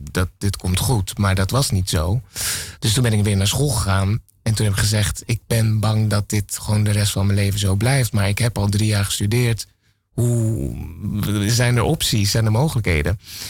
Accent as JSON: {"language": "Dutch", "town": "Gorinchem", "region": "South Holland", "country": "Netherlands", "lives_now": "Amsterdam, Netherlands", "said": "ik kom uit, nou ja, ik woon in Amsterdam en officieel uit Gorinchem."}